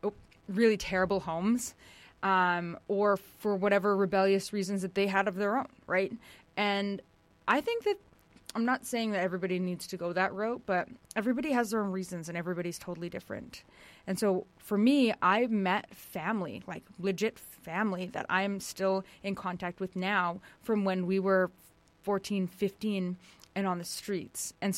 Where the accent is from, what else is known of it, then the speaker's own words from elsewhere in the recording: Alberta, Canada; I'm not Blackfoot, but I'm from Alberta.